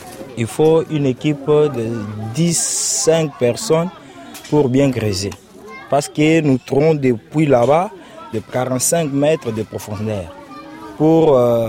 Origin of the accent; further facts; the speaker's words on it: Mbuji-Mayi, Kasaï-Oriental, DR Congo; born there; Je suis né en Bujimaï.